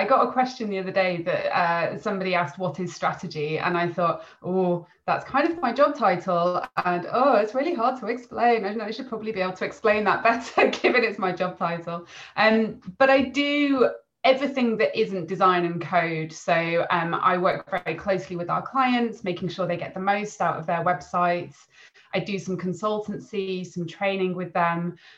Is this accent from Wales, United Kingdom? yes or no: yes; Wales, United Kingdom; I grew up in North Wales, and went to a very small primary school.